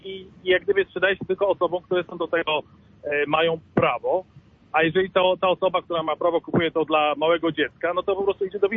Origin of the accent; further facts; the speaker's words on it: United States; dzień dobry. Z żoną. My tak właśnie jedziemy sobie autostradą, będąc w Polsce, jesteśmy ze Stanów Zjednoczonych